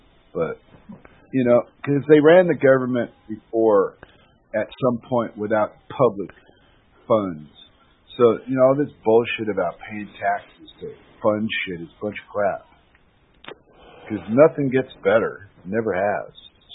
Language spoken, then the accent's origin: English; United States; because I'm the American here.